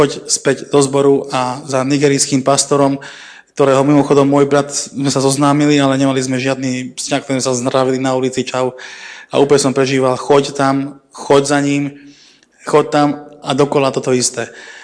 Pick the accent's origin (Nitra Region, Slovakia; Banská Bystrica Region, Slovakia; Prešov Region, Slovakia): Nitra Region, Slovakia; Nové Zámky; a pochádzam z Nových Zámkov.